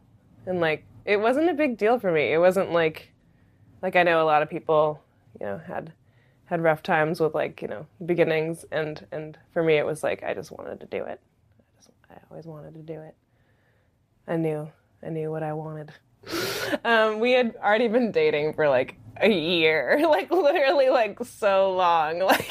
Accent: Seattle, Washington, United States; I grew up in North Seattle, a Lake City neighborhood.

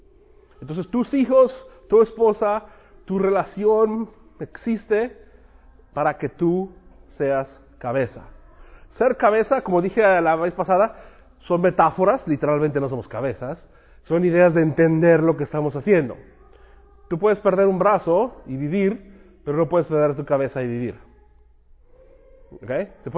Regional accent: Mexico; Y yo soy mexicano y me han acusado de ser machista porque, pues, soy mexicano, come chile y todo.

